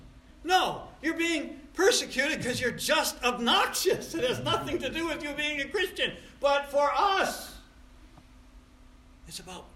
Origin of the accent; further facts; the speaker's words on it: Troy, New York, United States; I grew up in South Troy and we used to talk like this, "Use guys."